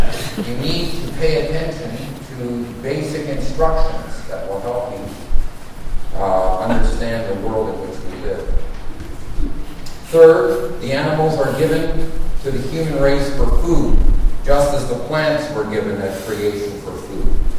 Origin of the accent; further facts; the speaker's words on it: Edmonton, Alberta, Canada; also born or lived in Toronto; I'm a real Canadian. I grew up in school in Edmonton, Alberta, and I lived in Toronto for 25 years.